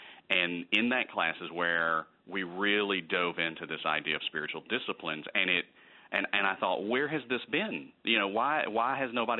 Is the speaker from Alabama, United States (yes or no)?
yes; Birmingham, Alabama, United States; So I grew up in Birmingham, Alabama, and my parents just were good, solid believers, church-going kind of people.